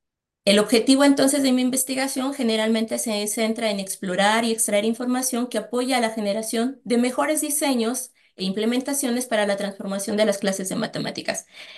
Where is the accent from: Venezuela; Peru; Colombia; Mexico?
Mexico; now in Osorno, Chile; Originalmente soy de México, llevo 6 años radicando aquí en Osorno.